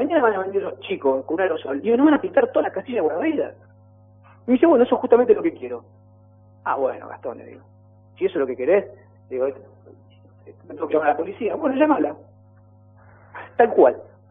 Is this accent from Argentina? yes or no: yes; Pinamar, Buenos Aires Province, Argentina; ciudadano y habitante de Pinamar toda la vida. Ambos nacimos en Pinamar, ambos queremos en nuestra ciudad.